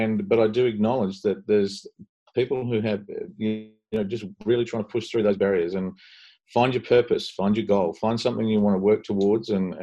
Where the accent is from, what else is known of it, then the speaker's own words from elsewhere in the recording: New Zealand; moved away as an adult; now in Australia; I grew up in New Zealand. So I did the high school there and then moved straight to Australia to study chiropractic in Melbourne and graduated and moved to the country